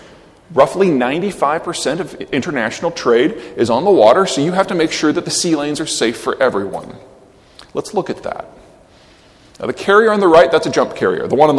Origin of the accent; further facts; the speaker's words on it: United States; As an American, I don't lose a lot of sleep over this.